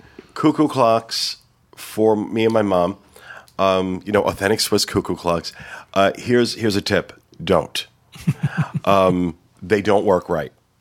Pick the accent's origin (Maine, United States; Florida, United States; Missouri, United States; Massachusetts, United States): Florida, United States; We're from Florida. We don't see that.